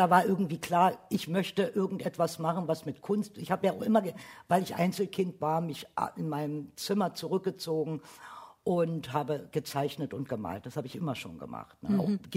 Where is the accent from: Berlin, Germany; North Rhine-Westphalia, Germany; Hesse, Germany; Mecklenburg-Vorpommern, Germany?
Berlin, Germany; auch bei uns in Köpenick, Oberschöneweide